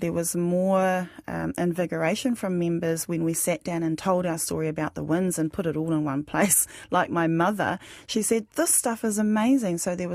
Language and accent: English; Hokianga, Northland, New Zealand; also born or lived in Manurewa; I'm from Hokianga and Manurewa. Those are issues in both of my communities.